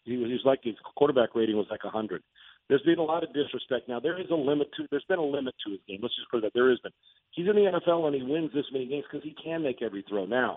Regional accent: San Diego, California, United States; when I was raised in San Diego

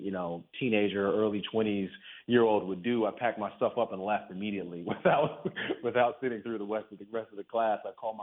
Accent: Georgia, United States; Growing up in Georgia, so I grew up in Georgia with like an urban background.

